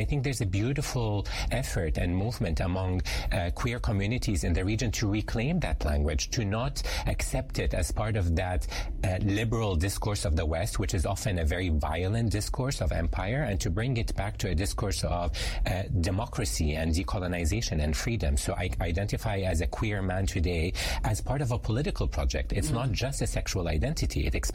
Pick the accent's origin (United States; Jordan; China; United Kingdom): Jordan; So I grew up in Jordan